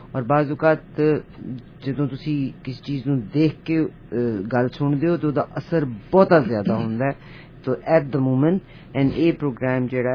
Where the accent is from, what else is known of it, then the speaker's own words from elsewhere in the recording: Pakistan; now in Canada; ਅਸੀਂ ਪਾਕਿਸਤਾਨ ਤੋਂ ਜਿਹੜੇ ਹਾਂ